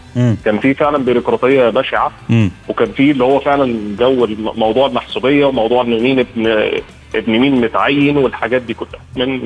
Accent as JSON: {"language": "Arabic", "country": "Egypt", "said": "ده بالنسبة لنا إحنا كمصريين"}